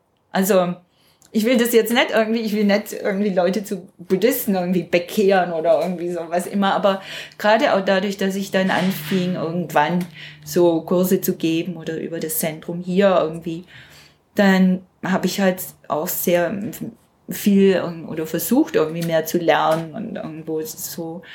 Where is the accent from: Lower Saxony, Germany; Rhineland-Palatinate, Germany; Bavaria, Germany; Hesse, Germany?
Bavaria, Germany; Notzing; so in Notzing in dem Dorf, wurde das schon sehr kontrolliert und beobachtet irgendwie und auch beurteilt